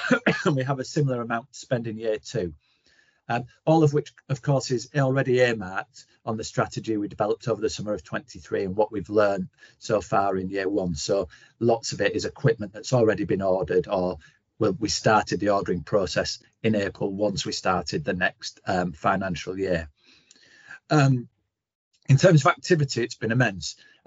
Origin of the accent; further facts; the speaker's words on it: Yorkshire and the Humber, United Kingdom; accent: Yorkshire; they both sound exactly the same in my Yorkshire accent.